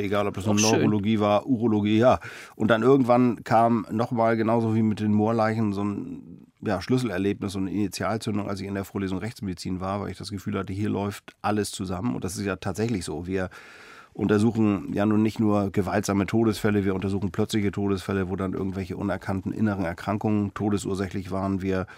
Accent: Kiel, Schleswig-Holstein, Germany; Meine Eltern haben sich relativ früh getrennt, als ich 3 war. Mein Vater ist dann zurück nach Griechenland. Ich bin eben dann in Kiel bei meiner Mutter aufgewachsen

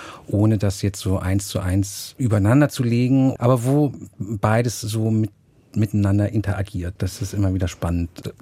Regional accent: Berlin, Germany; So wie ich als Berliner nie aus der Stadt rausgekommen. Also ich sage immer, ich lebe in Berlin und arbeite in Brandenburg.

